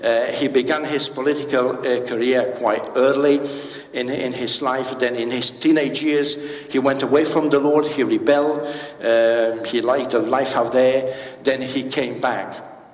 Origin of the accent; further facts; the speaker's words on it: Romania; English is a second language; I grew up in Romania. I've seen a lot of orphanages. I've seen many more orphans.